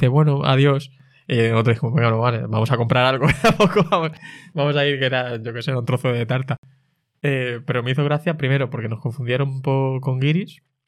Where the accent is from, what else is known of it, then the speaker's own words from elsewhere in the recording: Palma, Balearic Islands, Spain; que no soy de aquí, que soy de Palma, pero no soy de Camp Picafort.